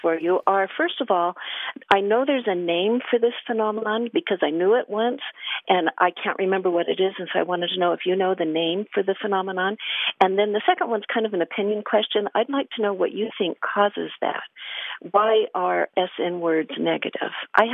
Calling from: Midland, Texas, United States; I'm calling you from Midland, Texas, where football is the state religion.

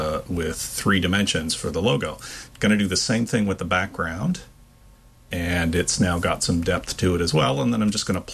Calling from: Charlottetown, Prince Edward Island, Canada; from Charlottetown, Prince Edward Island, Canada.

